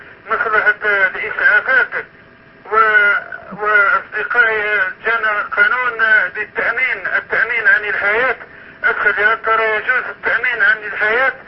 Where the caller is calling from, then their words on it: Algeria; أنا من الجزائر، أتكلم من الجزائر، عندي سؤال عن فتوى دينية